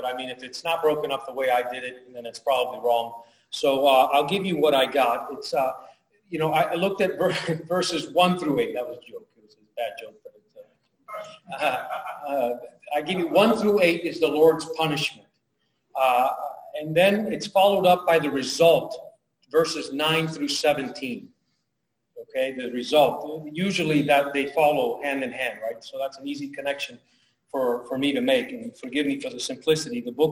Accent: Hialeah, Florida, United States; The way I grew up in Hialeah was that we took two verses at a time.

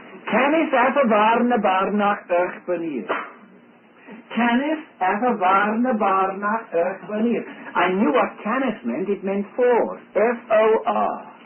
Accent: England, United Kingdom; accent: English; I said, listen, and try to put up with my English accent.

